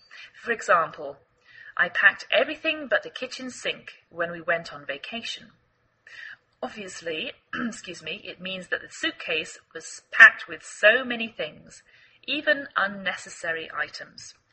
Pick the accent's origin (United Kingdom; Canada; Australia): United Kingdom; England; now in United States